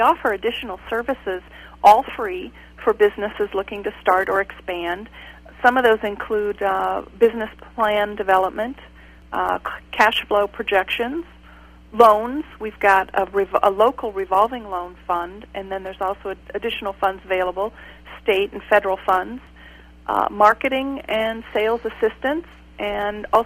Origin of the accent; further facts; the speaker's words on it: Audubon, Iowa, United States; also born or lived in Harlan / Omaha; I grew up in Audubon and lived in Harlan for 9 years and moved to the Omaha area. And now I'm back.